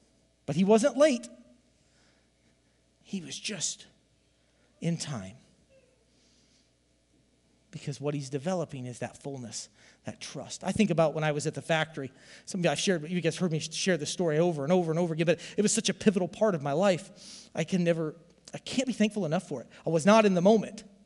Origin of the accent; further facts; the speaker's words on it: Iowa, United States; I'm from the Southeast Iowa, from Iowa, man.